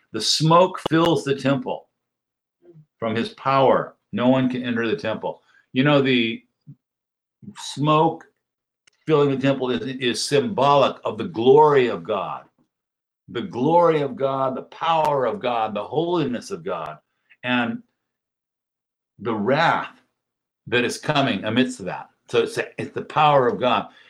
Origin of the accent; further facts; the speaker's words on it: San Diego, California, United States; I was raised in North San Diego, and I would go to the ocean almost every day.